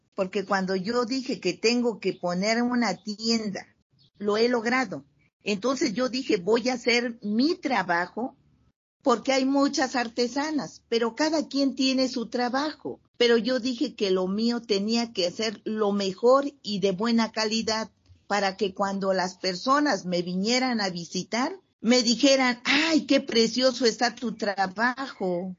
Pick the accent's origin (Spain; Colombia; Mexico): Mexico; Heroica Villa de San Antonino Castillo Velasco, Oaxaca; Soy de Heroica Villa de San Antonino Castillo Velasco.